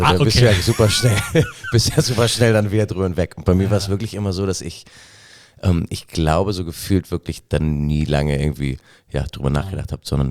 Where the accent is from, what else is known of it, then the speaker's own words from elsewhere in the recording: Hamburg, Germany; wieder in Hamburg, wieder in meiner alten Heimatstadt.